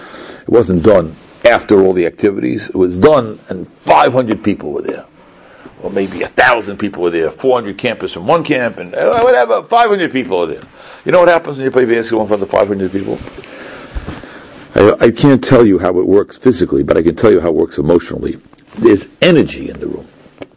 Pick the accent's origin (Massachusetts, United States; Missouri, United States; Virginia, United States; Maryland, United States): Massachusetts, United States; Boston; growing up in Boston, there was something called, this is Johnny Most, high above courtside, 13909.